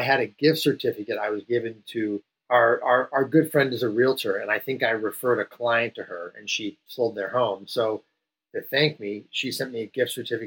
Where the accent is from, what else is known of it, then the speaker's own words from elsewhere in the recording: Chicago, Illinois, United States; I grew up in Chicago and there was a Häagen-Dazs actual location in the city 10 minutes from my house.